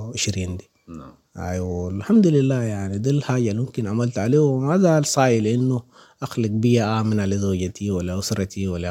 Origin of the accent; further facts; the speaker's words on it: Sudan; now in Libya; انه احترمنا احنا كسودانيين